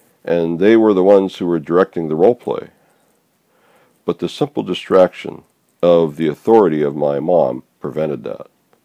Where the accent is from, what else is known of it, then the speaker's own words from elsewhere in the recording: Kirkland, Washington, United States; also born or lived in Portland, Oregon; I was born in Portland, Oregon, and spent the first 4 years of my life there. But my dad got real sick with hepatitis to the point where my parents had to sell their house and business and move up to Kirkland, Washington, to live with my mom's mother and grandmother.